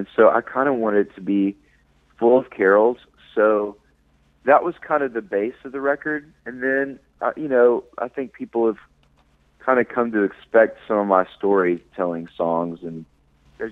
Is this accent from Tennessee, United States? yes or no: yes; Nashville, Tennessee, United States; And I'm from Nashville and love our songwriters in Nashville.